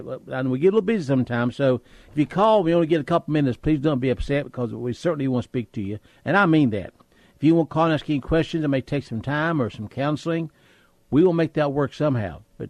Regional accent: West Virginia, United States; I barely speak English because I come from West Virginia.

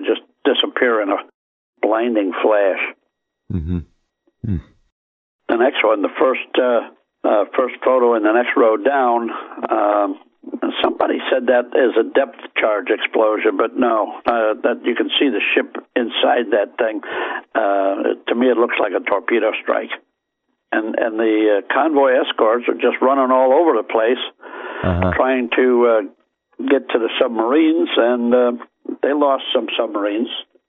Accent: Chicago, Illinois, United States; now in Florida, United States; Well, I grew up in Chicago in the winter. I was stationed in Lincoln, Nebraska in bitter winter out there. Thanks, I'll stay in Florida.

